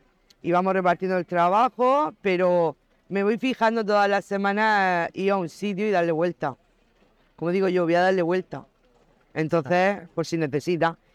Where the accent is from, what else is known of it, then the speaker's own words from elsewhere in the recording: Galifa, Region of Murcia, Spain; De Galifa, soy de Galifa.